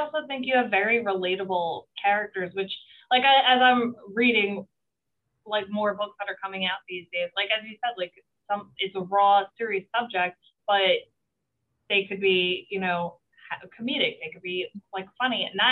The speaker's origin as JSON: {"language": "English", "region": "New York", "country": "United States", "said": "I'm from Long Island, New York, white girl"}